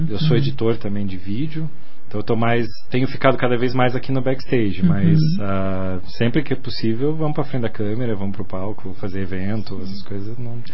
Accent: Umuarama, Paraná, Brazil; Eu sou do interior do Paraná, sou de Umuarama, noroeste, né, perto de Maringá.

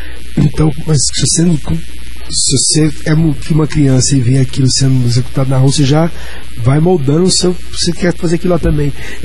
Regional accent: Uberlândia, Minas Gerais, Brazil; eu sou de Uberlândia, Minas Gerais, que é interior, mas nem é tão pequeno assim.

